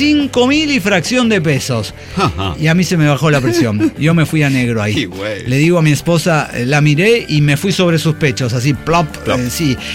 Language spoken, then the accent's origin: Spanish; Chihuahua, Mexico; Cállese, claro, yo soy de Chihuahua, señora.